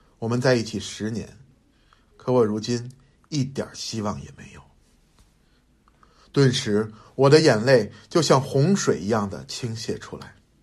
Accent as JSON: {"language": "Chinese", "region": "North China", "country": "China", "tie": "born or raised there", "said": "她是南方人，我是北方人，她在海边长大，我在高原长大。"}